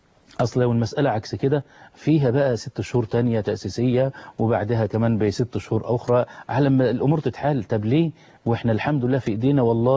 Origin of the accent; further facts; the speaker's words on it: Egypt; بلدنا مصر